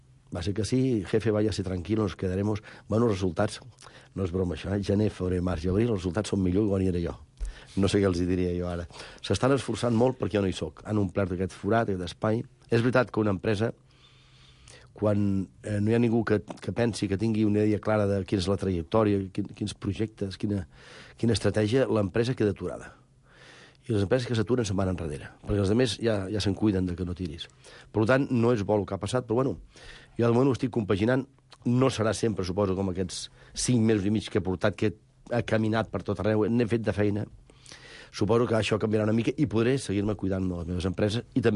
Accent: Catalonia, Spain; Estem a Catalunya i soc català.

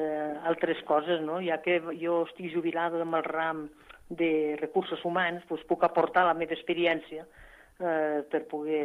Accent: Aragon, Spain; accent: Franja; Bueno, jo parlo una mica així perquè soc de la Franja.

